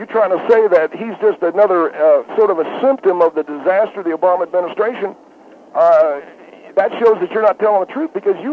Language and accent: English; the South, United States; I come from the South, excuse me.